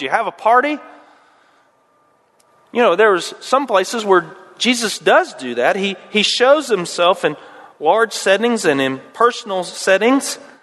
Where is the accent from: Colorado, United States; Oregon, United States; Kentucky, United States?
Kentucky, United States; Winchester; also born or lived in Okinawa, Japan; I grew up in Winchester, Kentucky, born in Okinawa.